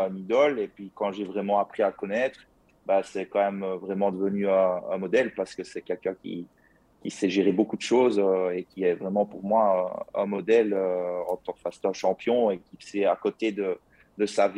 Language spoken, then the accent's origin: French; Wallonia, Belgium; accent: Liège; je viens de la province de Liège, donc ça doit s'entendre à mon accent